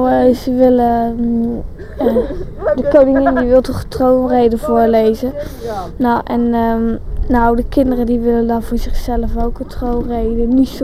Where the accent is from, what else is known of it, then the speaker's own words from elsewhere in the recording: Didam, Gelderland, Netherlands; Ik zelf kom uit Didam, een plaatsje in Gelderland.